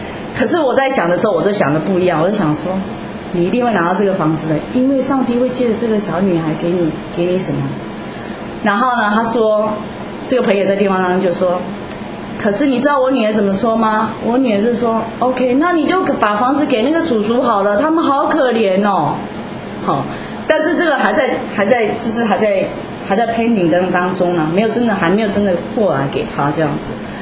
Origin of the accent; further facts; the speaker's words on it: Taiwan; accent: Taiwanese; 我们台湾话中点了讲